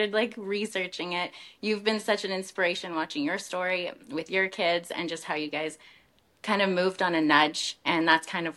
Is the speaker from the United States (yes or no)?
no; Banff, Alberta, Canada; now in Calgary, Canada; I currently live in Calgary, Alberta. I grew up in Banff, and so living in a city is like a whole new thing for me, but I'm really enjoying it so far.